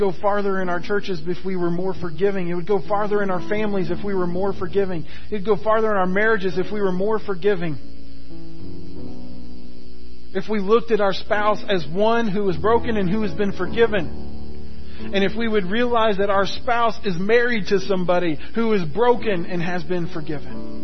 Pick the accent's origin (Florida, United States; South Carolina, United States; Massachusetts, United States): Florida, United States; path of those hurricanes as they came across Florida, three of them intersected right over the top of my hometown.